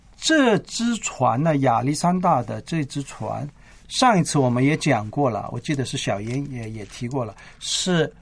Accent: China; 我们中国人都知道春节，

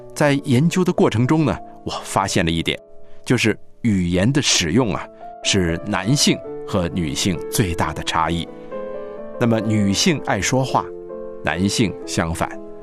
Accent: China; 特别是我们中国人的父亲

